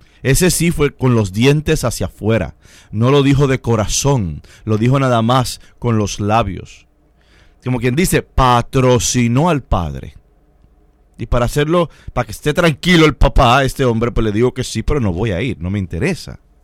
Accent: Puerto Rico; es como los puertorriqueños, que hablamos con una fuerza en ocasiones que parece que estamos enojados, estamos enfogonados.

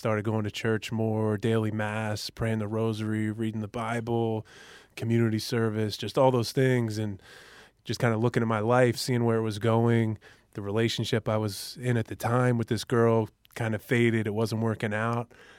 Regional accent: Maryland, United States; You know, I'm from Maryland, so the Redskins are actually my team, but, you know, I'm trying to embrace the local culture

